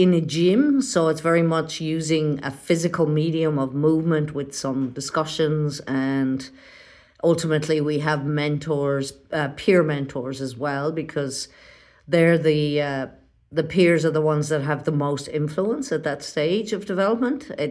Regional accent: Ireland; moved away as an adult; now in Australia; I sold the house I grew up with in Ireland. I mean, I was in my 40s at the time. And I set in progress the move over here to Australia.

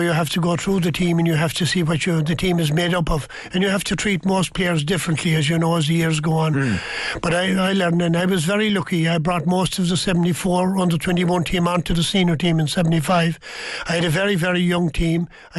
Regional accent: Waterville, Munster, Ireland; So we come from a small parish, you know. So when I grew up in Waterville

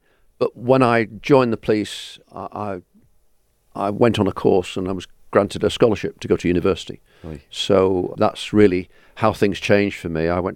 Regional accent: Salford, North West England, United Kingdom; also born or lived in Manchester; was my hometown, very much Northern England.

